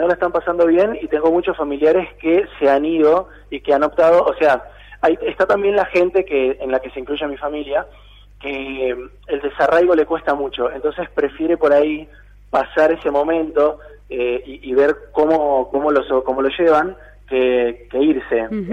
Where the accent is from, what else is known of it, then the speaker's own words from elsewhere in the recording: Nueva Esparta, Venezuela; born there; Yo nací en Isla Margarita, Venezuela.